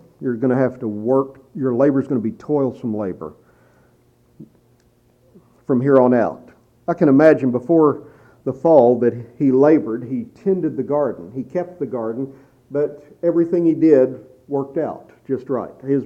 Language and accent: English; Texas, United States; I'll never forget, growing up in Texas, of course, the ground out there is like concrete because it never rains.